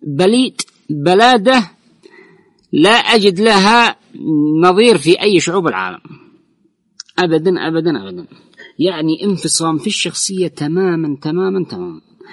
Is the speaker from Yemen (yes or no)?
yes; Yemen; عندنا في اليمن، إسلامية وحميدة وشعب محافظ